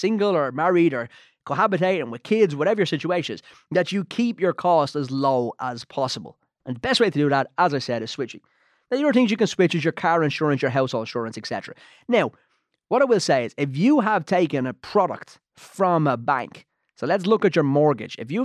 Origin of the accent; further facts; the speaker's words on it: Ireland; But we're Irish. We don't like hassle. We don't like change.